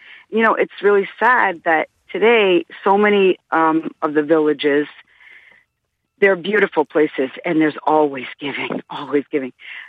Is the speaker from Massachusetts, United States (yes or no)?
no; Portsmouth, New Hampshire, United States; also born or lived in Fairbanks, Alaska; I'm originally from Portsmouth, New Hampshire. I'm a teacher, and I wanted to have my Henry David Thoreau experience. I'm an English teacher, and I ended up in a one-room log cabin in Fairbanks, Alaska.